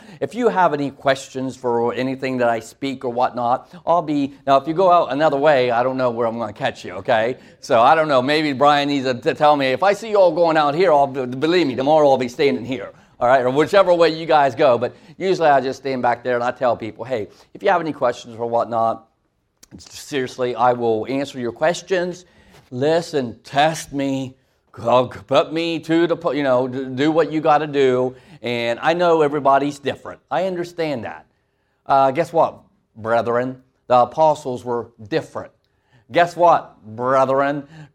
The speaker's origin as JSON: {"language": "English", "region": "Ohio", "country": "United States", "also_born_or_lived": "Tennessee", "said": "And before there, I was in the beautiful land of Tennessee for 8 years. And I'm from Ohio."}